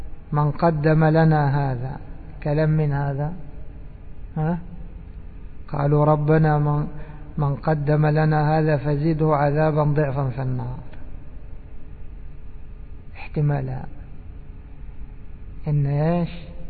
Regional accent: Egypt; ايش يقولوا عندنا في مصر؟

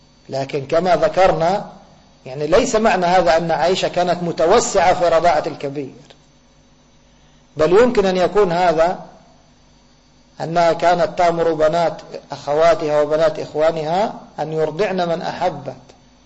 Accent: Egypt; عندنا في مصر نقول تفضل، تفضل يعني البيت بيتك

